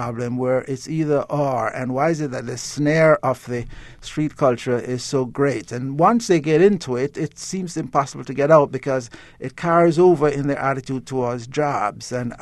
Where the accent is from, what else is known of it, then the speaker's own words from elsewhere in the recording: Jamaica; first language Jamaican Creole; when I was growing up in Jamaica, I had to switch codes to an even greater degree. I grew up with Creole